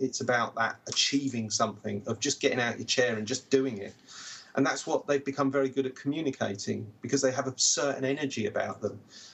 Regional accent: England, United Kingdom; I was known as … because obviously being in Palm Springs, there was a lot of Americans and not many. Well, I was the only English person.

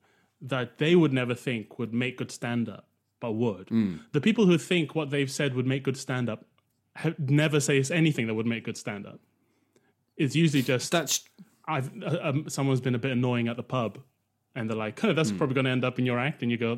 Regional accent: Malaysia; I've kind of grown up quite American compared to a lot of British acts, because I grew up in Malaysia, went to international school, and a lot of our English-speaking culture there is from American TV and film.

